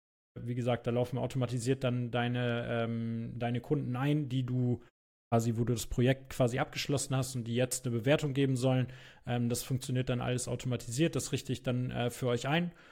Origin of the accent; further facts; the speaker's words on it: Germany; ich bin ja selber hier in Deutschland geboren und ich bin ja selber Deutscher, aber manchmal finde ich die Mentalität von den Deutschen halt auch nicht so geil